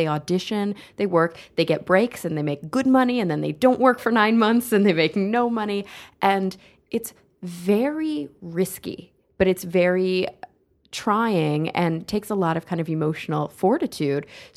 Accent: Texas, United States; I think maybe because I grew up in Texas, that's just not a thing.

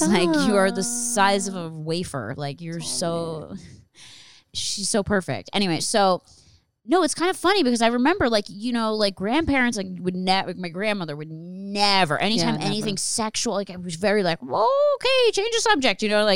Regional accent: Philadelphia, Pennsylvania, United States; born or raised there

